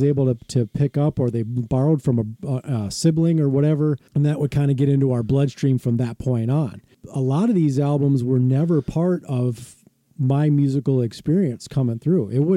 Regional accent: Burnsville, Minnesota, United States; I grew up in Burnsville, so just, you know, not in a very well-to-do area, so to speak.

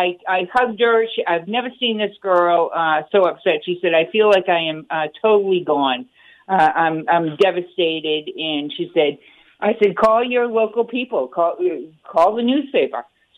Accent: Lowell, Massachusetts, United States; now in New Hampshire, United States; Listen, I'm from Lowell, Mass, and I had my hair cut today with my hairdresser.

